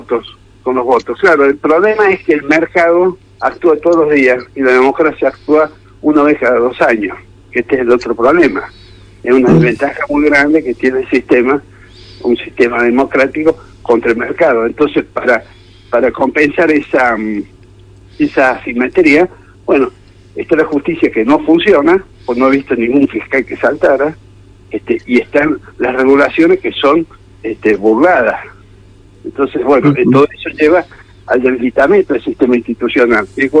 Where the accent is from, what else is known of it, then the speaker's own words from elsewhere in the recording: Argentina; como argentino